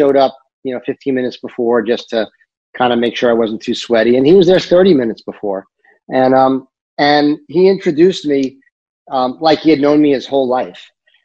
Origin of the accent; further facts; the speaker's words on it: New York, United States; I'm a New Yorker. People in the Midwest don't know me.